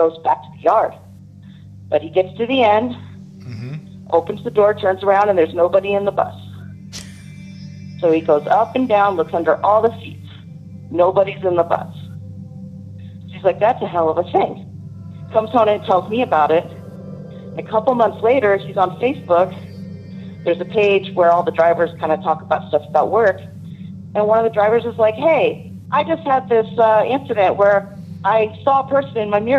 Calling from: Tucson, Arizona, United States; I'm calling from Tucson, Arizona.

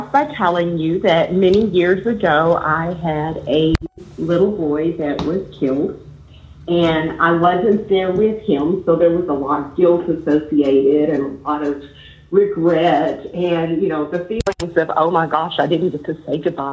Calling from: Lubbock, Texas, United States; I'm from Lubbock, Texas.

